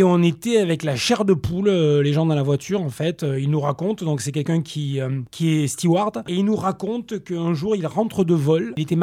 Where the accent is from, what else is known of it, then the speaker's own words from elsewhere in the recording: Toulouse, Occitanie, France; Moi, j'ai grandi au Mirail.